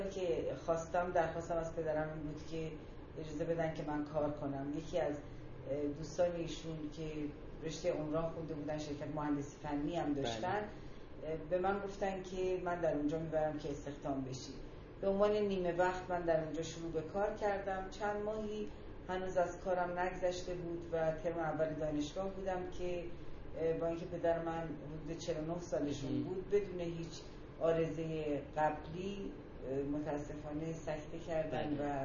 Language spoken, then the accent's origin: Persian; Tehran, Tehran Province, Iran; ما هم متولد تهران هستیم و اینجا هم بزرگ شدیم و اینجا هم درس خوندیم. ولی مهم اینه که من ایرانیم.